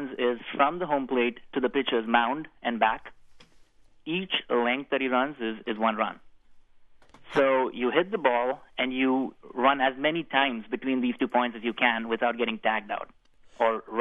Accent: India; I'm a big fan of the Indian cricket team because I'm Indian.

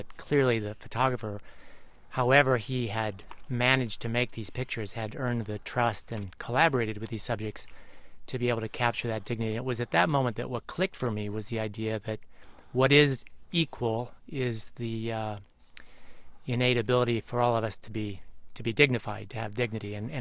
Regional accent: Midwest, United States; Well, I grew up in the Midwest.

